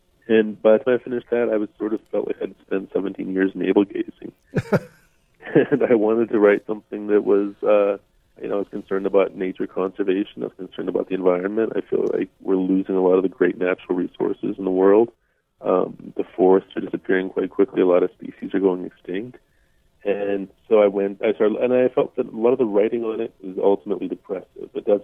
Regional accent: Virginia, United States; And I grew up mostly in Virginia and saw a lot of racism and a lot of violence, too, as a kid.

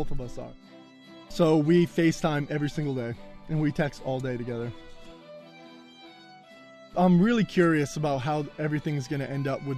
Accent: Auburn, Maine, United States; I'm from Auburn, Maine, and I went to Edward Little High School.

